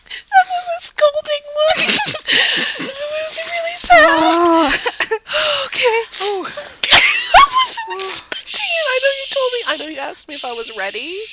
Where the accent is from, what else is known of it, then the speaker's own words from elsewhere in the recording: Texas, United States; I think so. We grew up in Texas, girl.